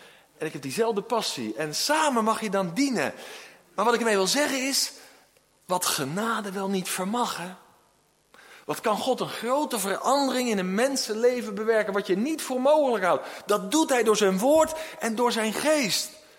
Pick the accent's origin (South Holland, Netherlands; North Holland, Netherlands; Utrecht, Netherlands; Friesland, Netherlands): South Holland, Netherlands; 's-Gravenzande; En ik ben opgegroeid in Schravenzanden, de Hoek van Holland daar.